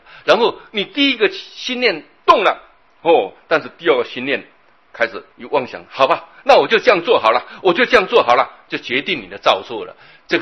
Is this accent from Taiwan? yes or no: no; China; 我们中国人讲天啊，那就是率性之谓道啊。